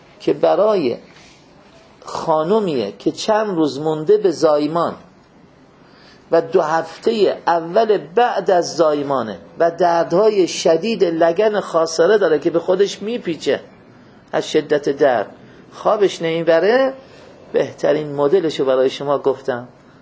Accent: Mashhad, Razavi Khorasan, Iran; من دو تاش چون که بچه مشهدم یک تذکری داره

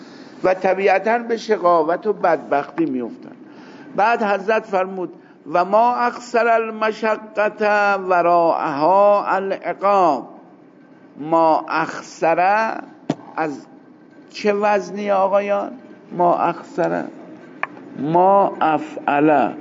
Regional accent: Iran; عاشق شما کجایی هستی؟ گفتم من ایرانیم. و بعد معلوم شد که اونم ایرانیه.

